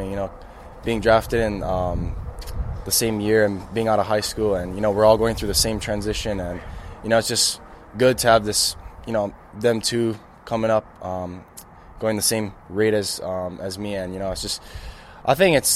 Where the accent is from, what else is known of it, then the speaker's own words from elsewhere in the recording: Hawaii, United States; Well, for regular season play, it was just teams around our island.